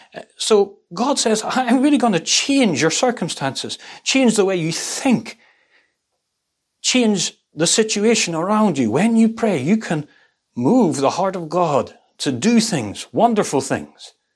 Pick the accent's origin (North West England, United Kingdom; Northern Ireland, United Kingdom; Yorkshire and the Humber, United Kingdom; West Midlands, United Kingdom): Northern Ireland, United Kingdom; The church that I grew up in Northern Ireland, when I went there as a boy